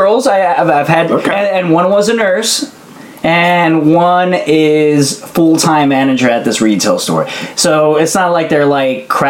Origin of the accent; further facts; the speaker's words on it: California, United States; because I'm a guy growing up in the Bay Area